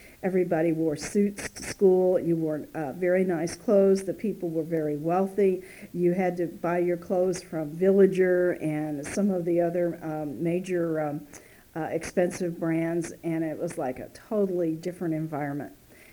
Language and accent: English; Fort Ord, California, United States; born there; also born or lived in Pennsylvania / Texas / Mississippi; Okay, I was born to my in Fort Ord, California, where my dad was a captain in the Army, and I was only there 6 weeks because we moved to Hanscom Air Force Base.